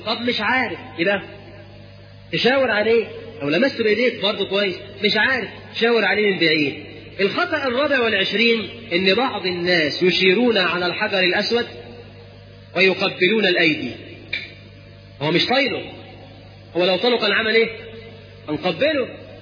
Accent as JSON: {"language": "Arabic", "country": "Egypt", "said": "واحنا كمصريين يعني شفت ناس من كفر الدوار"}